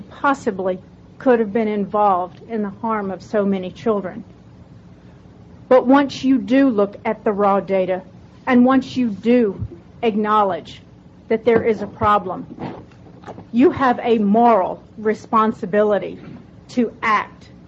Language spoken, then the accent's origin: English; Atlanta, Georgia, United States; I'm from Atlanta, Georgia.